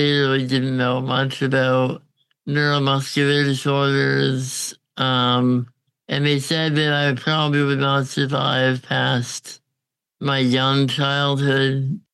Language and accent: English; Edmonton, Alberta, Canada; born there; I was born in Edmonton.